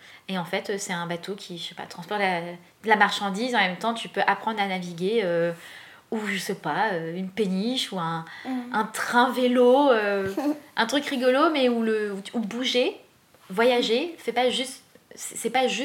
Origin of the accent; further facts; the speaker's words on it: Paris, Île-de-France, France; moi, je suis parisienne, j'habite à Paris.